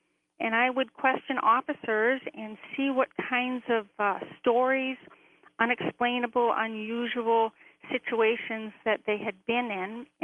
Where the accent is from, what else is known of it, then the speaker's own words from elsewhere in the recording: Detroit, Michigan, United States; also born or lived in Florida; I'm in Traverse City, Michigan right now, but I was born in Detroit, raised in Detroit, and then in Florida for a few years, and then came back to the Detroit area